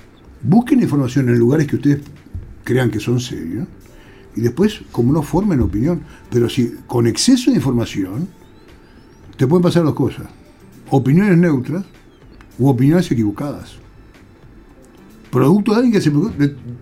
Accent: Pocitos, Montevideo, Uruguay; born there; now in Sauce, Uruguay; yo nací en Pocitos. Ahora estoy en el Sauce. En el Sauce yo me he reencontrado con las mejores tradiciones que viví con mi barra de amigos en Pocitos y Parque Ardó.

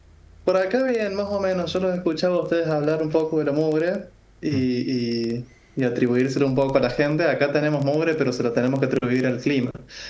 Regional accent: San Luis, Argentina; also born or lived in Córdoba; yo nací en Córdoba, pero de muy chico me vine a vivir a San Luis.

